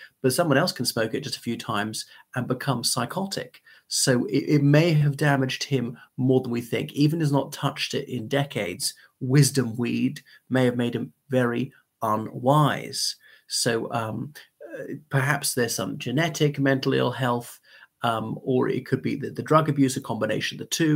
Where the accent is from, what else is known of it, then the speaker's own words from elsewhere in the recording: Ireland; from Ireland in a chilly room.